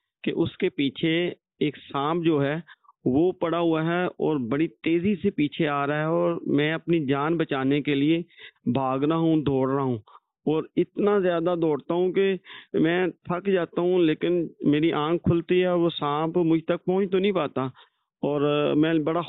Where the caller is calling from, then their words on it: Gujrat, Punjab, Pakistan; اور میرا تعلق گجرات سے ہے.